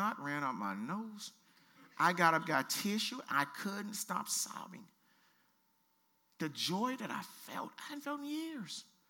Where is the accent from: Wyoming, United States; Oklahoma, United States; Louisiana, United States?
Louisiana, United States; Shreveport; We're from Shreveport, but I saw it in Shreveport, Louisiana.